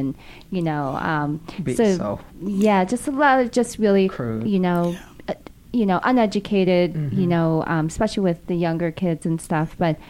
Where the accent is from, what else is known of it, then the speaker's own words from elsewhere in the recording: Minnesota, United States; now in California, United States; I'm actually grateful to be here in California, sunny California. But with my adoptive family, again, growing up in Minnesota, a predominantly white community